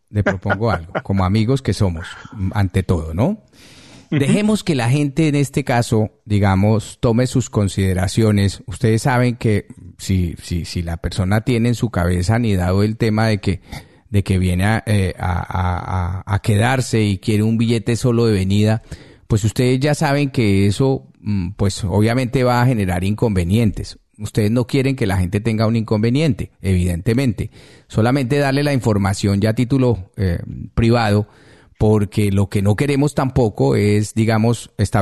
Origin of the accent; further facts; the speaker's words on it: Spain; como ciudadano español lo digo